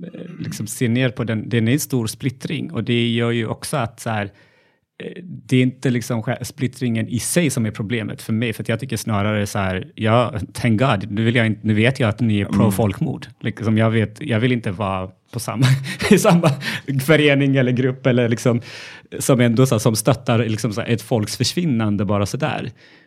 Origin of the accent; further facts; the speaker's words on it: Ethiopia; moved away; Jag växte upp i postkriget i Etiopien.